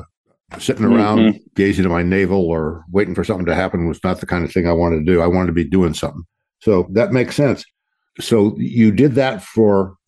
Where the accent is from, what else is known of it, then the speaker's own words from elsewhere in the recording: California, United States; So you went to California, my home state, and tried the Pacific Ocean.